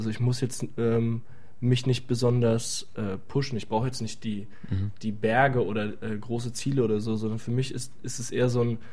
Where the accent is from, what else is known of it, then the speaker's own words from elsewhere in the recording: Winnweiler, Rhineland-Palatinate, Germany; now in Berlin, Germany; Naja, ich komme ja aus der Pfalz, aus einem kleinen Dorf in der Nähe von Kaiserslautern, aus Winnweiler. Und das ist meine Heimat. Ich wohne allerdings schon seit 10 Jahren in Berlin. Und das ist mein Zuhause.